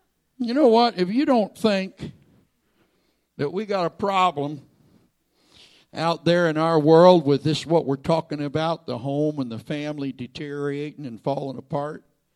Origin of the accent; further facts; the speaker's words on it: Canada; I'm a Canadian.